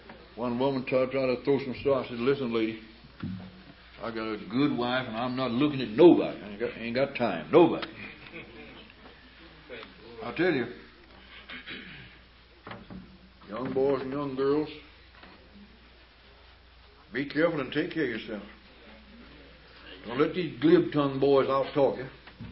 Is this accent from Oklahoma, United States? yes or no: yes; Harmon, Oklahoma, United States; I was raised around Harmon, Oklahoma, and I've only had a chance to preach there one time since I've been saved.